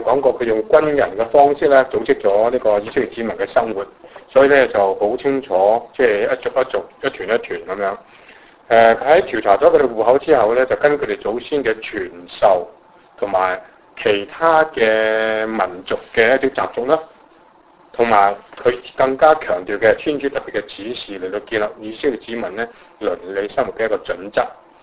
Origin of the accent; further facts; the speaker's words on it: China; 其实这个这样的现象呢好像跟我们中国人差不多啦